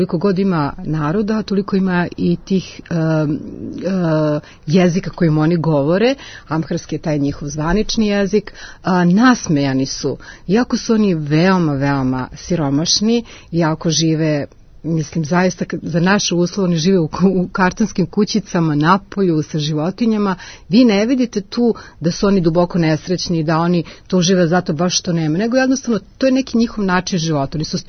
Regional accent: Serbia; ja sam dolazim iz Srbije, ja sam ortodoks.

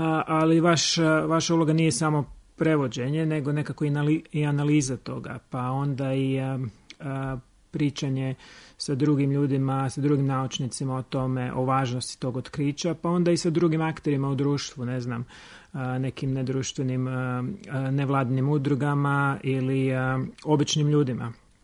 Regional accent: Drežnica, Karlovac County, Croatia; also born or lived in Rijeka; ja sam inače iz Rijeke, iz Hrvatske, ali odrastao sam na jednom selu u Drežnici, u Lici.

